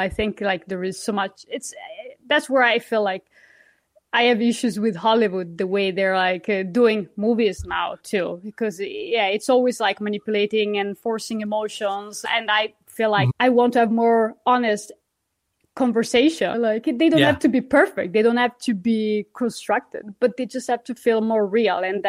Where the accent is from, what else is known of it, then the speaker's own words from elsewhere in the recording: Italy; English is a second language; now in United States; And I'm Italian, so I'm an immigrant here. So I get to see, I grew up in Europe, obviously in Italy, and I come to this country